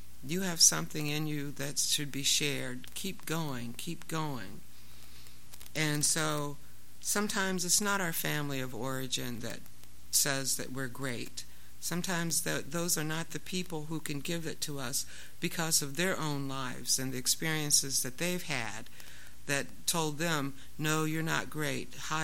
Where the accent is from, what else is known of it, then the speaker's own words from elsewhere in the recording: Ohio, United States; I grew up in Ohio. I grew up out in the middle of cornfields. I grew up in cornfields.